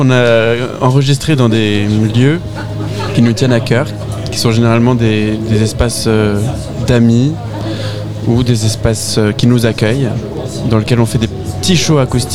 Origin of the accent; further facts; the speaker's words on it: Brazil; Moi, je suis brésilien, hein.